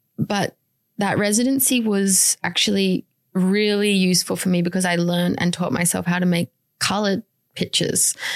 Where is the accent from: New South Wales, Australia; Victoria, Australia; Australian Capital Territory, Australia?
Australian Capital Territory, Australia; Canberra; And growing up in Canberra, I never saw any pictures that resonated with me